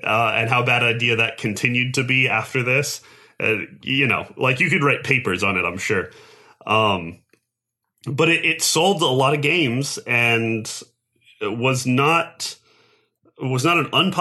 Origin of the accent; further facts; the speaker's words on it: New Mexico, United States; No, that one is true. I grew up in New Mexico.